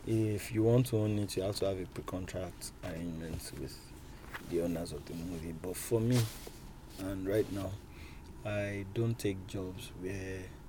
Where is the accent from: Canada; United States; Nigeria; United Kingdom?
Nigeria; as a composer born and bred in Nigeria